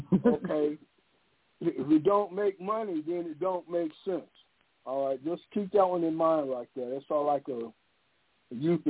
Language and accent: English; the South, United States; I'm from the South. I'm from all the way down there, as far as you can get.